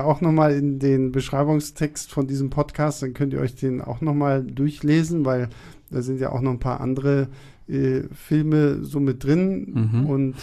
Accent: Rostock, Mecklenburg-Vorpommern, Germany; ich bin in Rostock aufgewachsen und wir haben da jetzt so zwei Kinos.

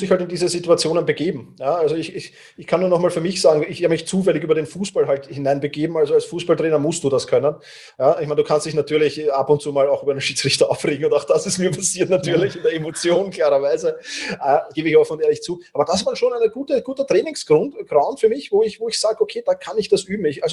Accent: Vienna, Austria; Ich bin halt doch Wiener

